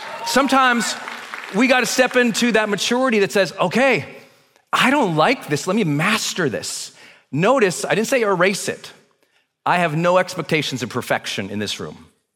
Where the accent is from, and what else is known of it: Montana, United States; born or raised there